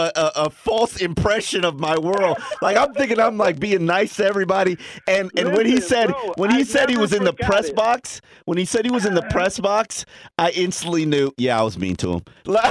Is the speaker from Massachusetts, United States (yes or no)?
no; Lake Stevens, Washington, United States; he probably said, like, Scott Lake, and I'm from Lake Stevens. I was like, you insulted me, bro, thinking I'm from Scott Lake.